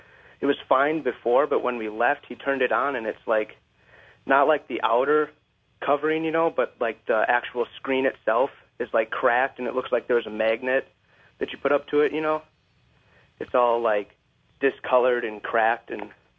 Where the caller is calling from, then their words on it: La Crosse, Wisconsin, United States; I'm calling from La Crosse, Wisconsin.